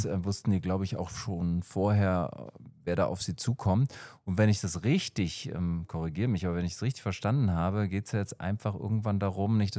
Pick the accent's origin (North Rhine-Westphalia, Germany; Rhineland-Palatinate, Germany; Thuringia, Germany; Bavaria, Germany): Rhineland-Palatinate, Germany; also ich komme aus der Eifel, aus so einem ganz kleinen Nest